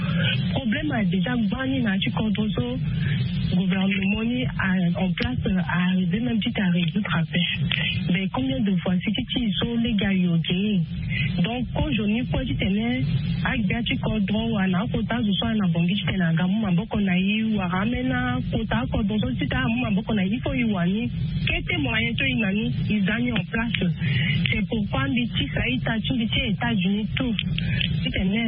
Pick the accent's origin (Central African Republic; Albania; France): Central African Republic; je suis en Haïti, je suis centrafricain.